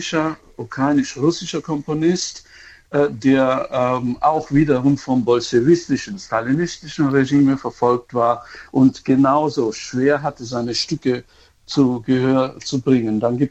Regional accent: Munich, Bavaria, Germany; Ich bin aus München

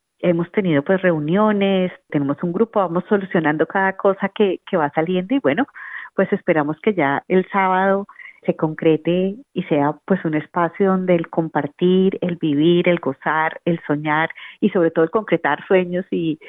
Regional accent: Colombia

